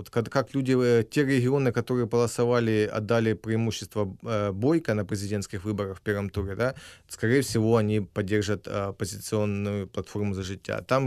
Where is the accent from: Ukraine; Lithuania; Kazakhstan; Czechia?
Ukraine; Horlivka, Donetsk Oblast; born there; я родился в Гугловке